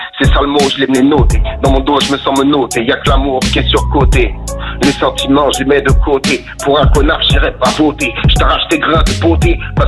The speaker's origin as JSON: {"language": "French", "town": "Rennes", "region": "Brittany", "country": "France", "said": "on vient de Rennes. On a 38 ans, on rappe depuis un petit bout de temps."}